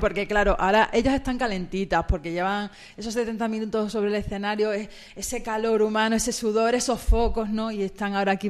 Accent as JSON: {"language": "Spanish", "region": "Extremadura", "country": "Spain", "said": "soy extremeña."}